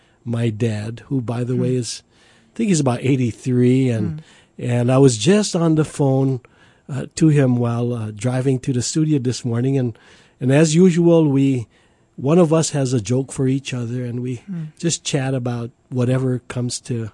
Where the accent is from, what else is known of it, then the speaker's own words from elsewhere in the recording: Kekaha, Hawaii, United States; now in Ewa Beach, United States; Well, I grew up on the island of Kauai, on the west side. For those that know Kauai, it's in a former sugar plantation town of Kekaha, Kauai.